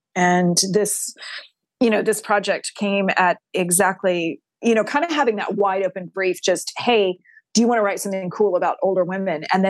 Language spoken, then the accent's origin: English; Texas, United States; Oh yeah. I'm a sixth generation Texan on my mom's side.